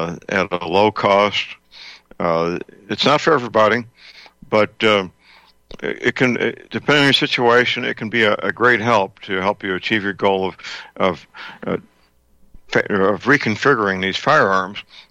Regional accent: St. Louis, Missouri, United States; Answered by a very polite and well-trained young men and women in St. Louis, Missouri, my hometown, not Mumbai.

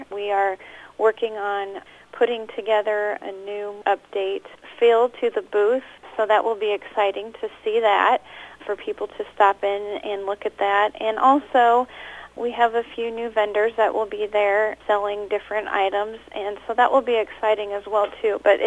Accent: Kalona, United States; Actually, I grew up in the Kelowna area and graduated from Iowa Mennonite High School and left to go to college.

